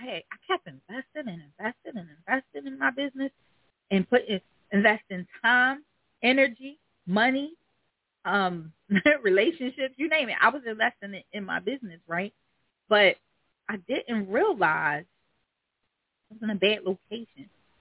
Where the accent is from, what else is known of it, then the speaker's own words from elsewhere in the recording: Philadelphia, Pennsylvania, United States; Because I'm from the hood. I'm from North Philly.